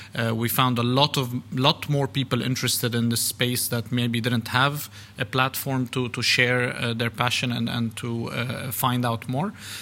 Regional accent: Beirut, Beirut Governorate, Lebanon; also born or lived in Switzerland / Italy / Spain; now in United Arab Emirates; I've lived in Switzerland, Italy, in Spain, in the region here. I'm originally from Lebanon, from Beirut, and I've been in the UAE for about 9 years.

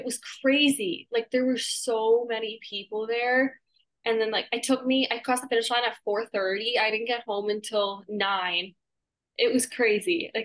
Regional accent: Manhattan, New York, United States; I absolutely loved growing up in Manhattan. I can't imagine myself anywhere else.

